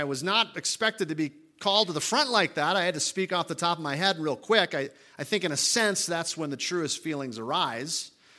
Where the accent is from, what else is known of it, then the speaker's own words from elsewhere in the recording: Minnesota, United States; Now, I'm from Minnesota. I love the Minnesota Vikings